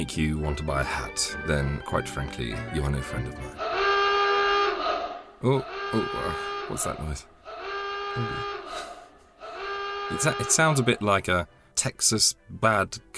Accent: England, United Kingdom; I happen to mention that I grew up in the Midlands

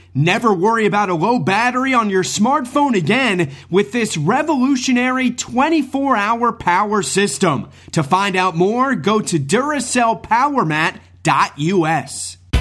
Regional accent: Northeast, United States; I'm from the Northeast. I graduated from Syracuse

